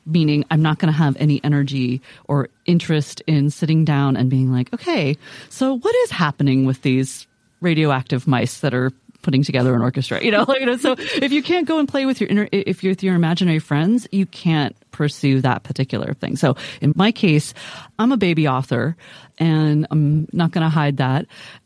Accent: Midwest, United States; I'm a Midwesterner. We just don't do that.

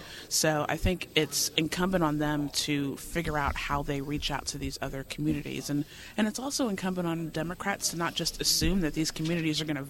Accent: New Jersey, United States; You know, I'm from New Jersey, and there used to be lots of, you know, very, you know, sort of liberal, quote unquote, Republicans

